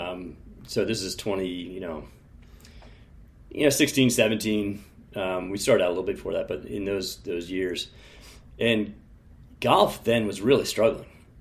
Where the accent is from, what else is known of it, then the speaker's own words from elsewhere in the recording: Philadelphia, Pennsylvania, United States; I'm from Philly originally, but now north of Boston.